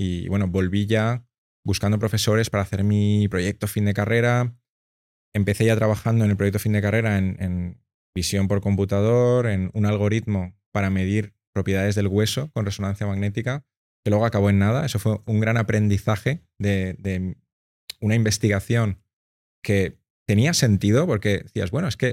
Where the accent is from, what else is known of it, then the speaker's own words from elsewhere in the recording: Benicarló, Valencian Community, Spain; yo la verdad es que soy de Benicarló, me fui a estudiar a Valencia, hice teleco